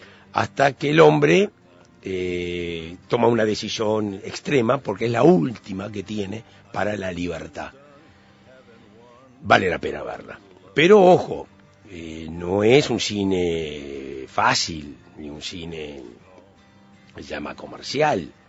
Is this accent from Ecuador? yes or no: no; Uruguay